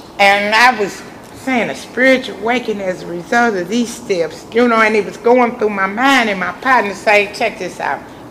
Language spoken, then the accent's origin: English; St. Louis, Missouri, United States; I come from St. Louis. I come from a place called Vandervin and St. Louis Avenue